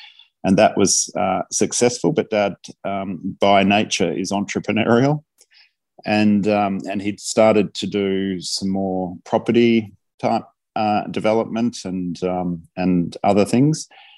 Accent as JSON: {"language": "English", "town": "Colac", "region": "Victoria", "country": "Australia", "tie": "born or raised there", "said": "But Mum and Dad, and we grew up in Colac, and Dad's parents and grandparents were from Colac, and and at the time in 1986 we were also living in Colac, which is a regional town, an hour and a half, 2 hours out of Melbourne."}